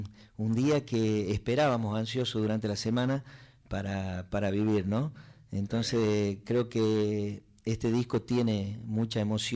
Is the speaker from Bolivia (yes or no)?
no; Banda del Río Salí, Tucumán, Argentina; Yo soy de Banda del Río Salí.